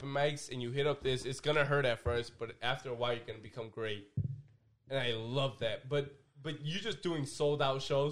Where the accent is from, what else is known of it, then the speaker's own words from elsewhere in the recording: Florida, United States; And to me, it was never really a slur. I grew up in Florida.